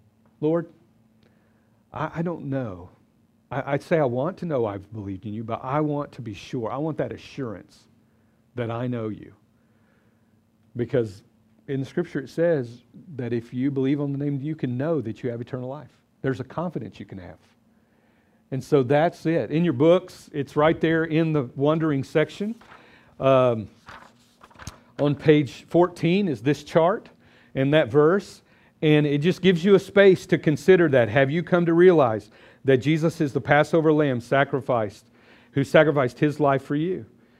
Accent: Oklahoma, United States; I'm from Oklahoma, and everybody's Baptist there.

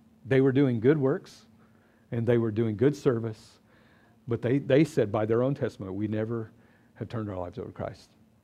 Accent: Oklahoma, United States; I'm from Oklahoma, and everybody's Baptist there.

